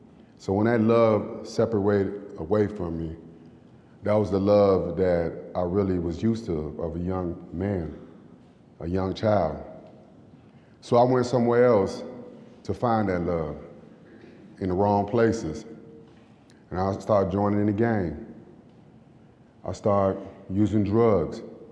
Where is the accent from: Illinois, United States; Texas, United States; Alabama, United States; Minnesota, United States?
Illinois, United States; Chicago; Prior from that 10 years, I was originated from Chicago, Illinois. My parents was from Haiti. They moved to America to start a beautiful life, leaving the oppression of the president in Haiti in the 70s. When we moved to Chicago